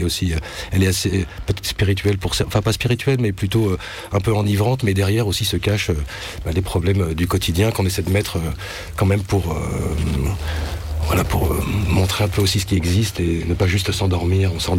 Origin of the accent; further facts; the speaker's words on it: Paris, Île-de-France, France; puisqu'on vient de Paris tous un peu essentiellement